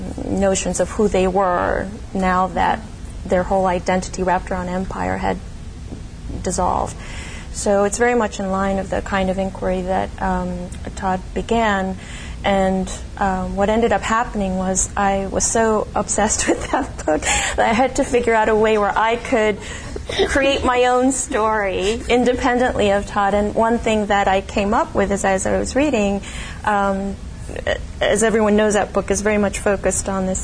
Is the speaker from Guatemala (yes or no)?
no; South Korea; now in United States; My life is divided between my home country of origin, which is South Korea, and the United States. And I received my adolescent and early adult education all in South Korea.